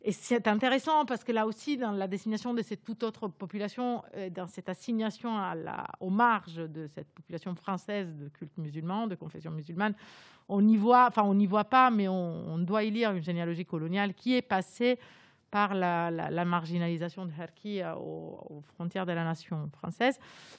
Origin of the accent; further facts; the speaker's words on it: Italy; French is a second language; moved away as an adult; now in France; Moi, je suis italienne, comme vous pouvez l'entendre, mon accent, duquel j'arrive absolument pas à me séparer.